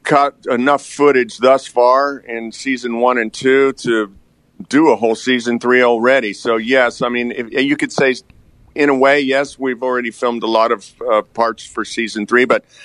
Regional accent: Laguna Beach, California, United States; I grew up in Laguna Beach, California, so I was a surfer before I was a diver

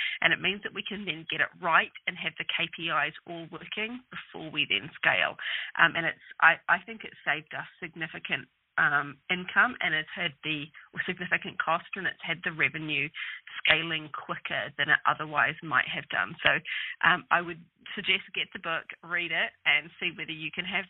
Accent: New Zealand; now in United Kingdom; Myself and my co-founder, Janine Manning, who's an angel investor herself, we're both Kiwis, so we're both originally from New Zealand and we're living in the UK

